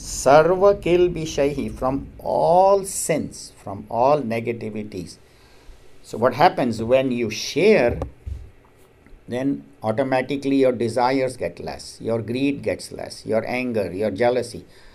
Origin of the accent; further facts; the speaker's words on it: India; You all know we grew up in India.